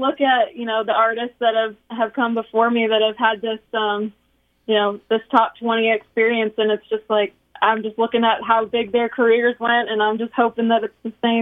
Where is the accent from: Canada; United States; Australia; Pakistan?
Canada; Weyburn, Saskatchewan; is a song that I wrote about my hometown, Weyburn, Saskatchewan.